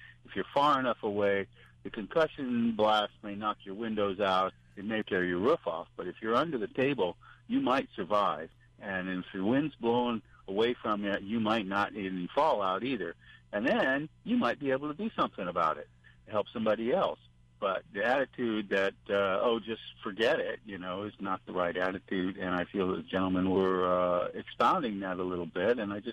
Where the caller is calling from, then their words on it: Hawaii, United States; I'm calling you from Hawaii.